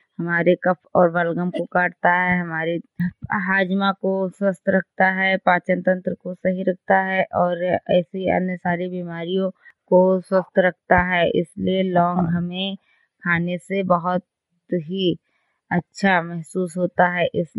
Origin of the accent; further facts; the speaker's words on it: Hariharpur, Uttar Pradesh, India; मैं हरिहरपुर गांव जिला श्रावस्ती की रहने वाली हूं।